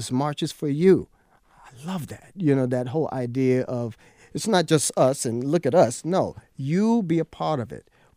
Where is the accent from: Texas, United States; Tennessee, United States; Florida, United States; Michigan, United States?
Florida, United States; Miami; that young man grew up in the area that I grew up in Miami, Florida. They call Miami Gardens now, but that was really the Carroll City side, and I grew up in the Opa-locka side.